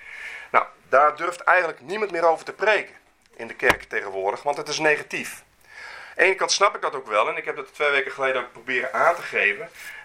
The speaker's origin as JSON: {"language": "Dutch", "country": "Netherlands", "said": "Nou, ik woon in Nederland, ik ben een Nederlander."}